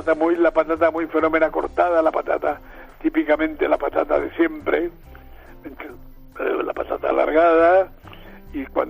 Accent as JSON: {"language": "Spanish", "town": "Ávila", "region": "Castile and León", "country": "Spain", "said": "los huevos de un pueblo de Ávila, donde yo soy de Ávila, ¿me entiendes?"}